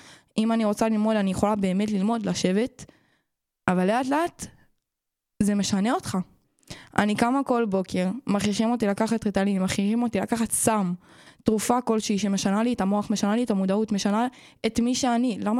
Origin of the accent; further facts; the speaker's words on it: Ra'anana, Central District, Israel; אני בת 16, אני מרעננה.